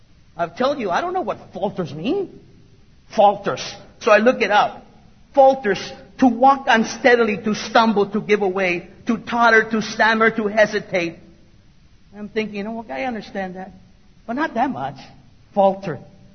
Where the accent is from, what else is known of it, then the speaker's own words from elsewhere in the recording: Los Angeles, California, United States; And yes, I'm from East LA.